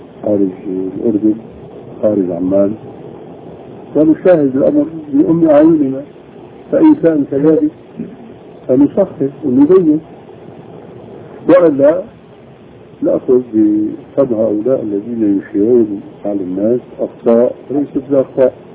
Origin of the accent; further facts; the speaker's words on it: Syria; اليوم مثلا عندنا في الشام ثم رتيبة من الأذان لابد أن يكون له من خاتمة